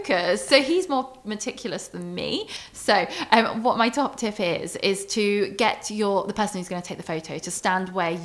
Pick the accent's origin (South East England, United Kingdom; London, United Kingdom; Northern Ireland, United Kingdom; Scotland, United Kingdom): South East England, United Kingdom; because I'm from Surrey.